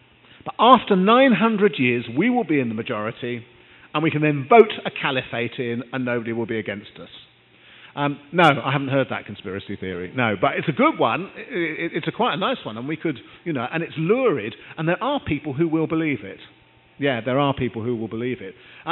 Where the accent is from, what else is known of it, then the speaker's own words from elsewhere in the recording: London, United Kingdom; I come from London, which is now an international city.